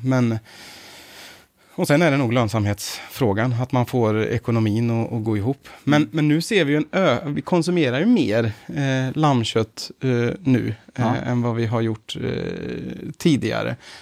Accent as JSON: {"language": "Swedish", "region": "Värmland", "country": "Sweden", "said": "Men jag är ju värmlänning."}